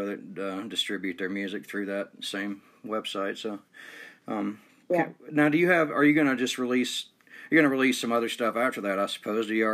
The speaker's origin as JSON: {"language": "English", "town": "Atlanta", "region": "Georgia", "country": "United States", "tie": "born or raised there", "moved": "as an adult", "said": "I grew up in Atlanta, Georgia. I stayed there about 28 years, and I've been in Utah now, Northern Utah, for about 15-16 years"}